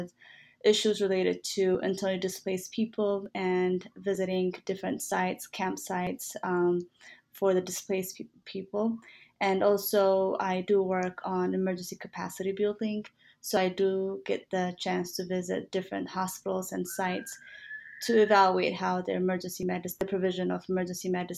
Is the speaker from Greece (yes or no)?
no; Ethiopia; also born or lived in Southern United States; now in New York, United States; So I was born and raised in Ethiopia. I grew up partially here in the U.S. I grew up in the South and went to college in Georgia. I came to New York for medical school and I've been here since then.